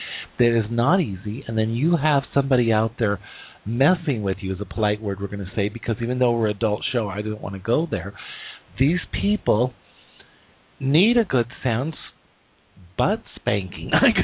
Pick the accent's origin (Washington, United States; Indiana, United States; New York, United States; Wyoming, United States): Wyoming, United States; I was born and raised in Wyoming, which is a state of the 50